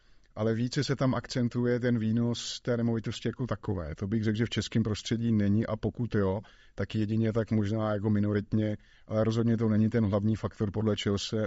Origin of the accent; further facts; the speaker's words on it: Vsetín, Zlín Region, Czechia; now in Prague, Czechia; Nejsem rodilý. My jsme se sem nastěhovali někdy kolem roku, přelom roku 92-2000. Předtím jsem žil ve Vsetíně, takže jsem taky náplavka.